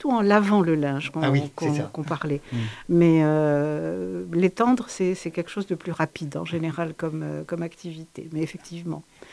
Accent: Algeria; born there; Je suis française, née en Algérie

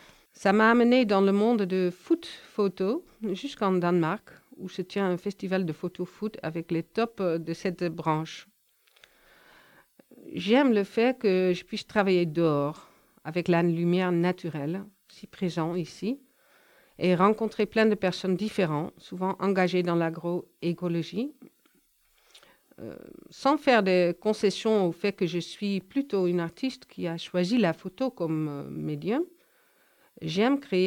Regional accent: Netherlands; moved away as an adult; now in Montpellier, France; je suis photographe et je viens des Pays-Bas où j'ai fait les beaux-arts. Je suis arrivée d'Amsterdam à Montpellier en 2000

